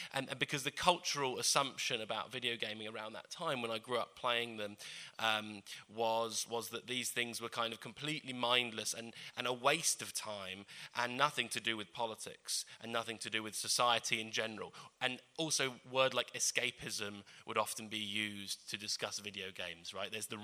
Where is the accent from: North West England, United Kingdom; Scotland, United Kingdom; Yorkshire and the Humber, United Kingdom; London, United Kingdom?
London, United Kingdom; accent: North London; I've actually got like two voices, like, because I'm from London, so normally I sound like really North London.